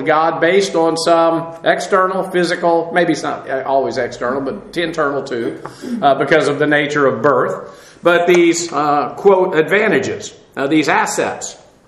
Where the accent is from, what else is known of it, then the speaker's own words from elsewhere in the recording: Massachusetts, United States; born there; Let's see, I was born in Massachusetts, so that must make that state really, really great.